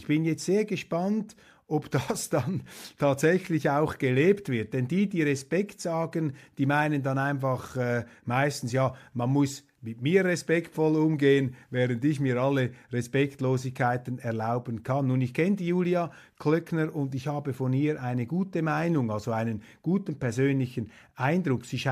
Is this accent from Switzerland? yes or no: yes; Switzerland; als Schweizer sage ich Ihnen, wir sind gerne klein.